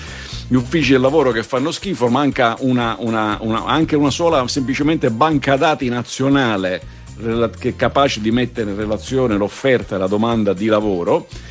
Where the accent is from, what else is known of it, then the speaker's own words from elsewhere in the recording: Southern Italy, Italy; Io sono del Sud.